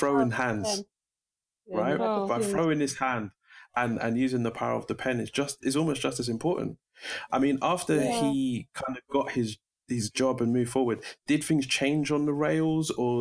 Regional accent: Brixton, London, United Kingdom; born there; I was born in Brixton. You know, everybody, my dad had a record shop in Brixton. Everybody I knew who was working was of color or Caribbean.

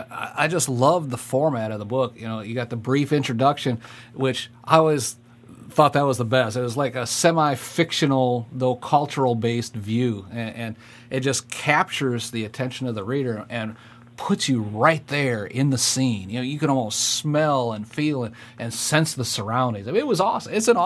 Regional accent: Michigan, United States; I was raised up in Michigan

